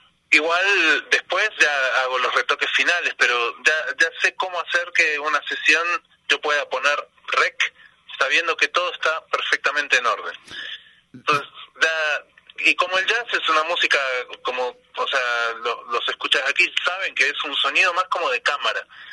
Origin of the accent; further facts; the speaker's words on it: Argentina; moved away; los tres somos de Argentina y somos más o menos de una generación